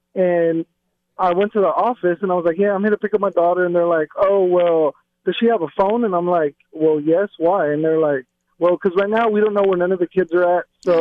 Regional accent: Pearland, Texas, United States; We're actually from Pearland, Texas.

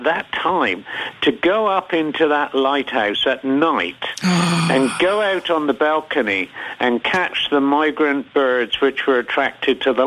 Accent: South East England, United Kingdom; accent: Hampshire; I was born in the New Forest because it was wartime.

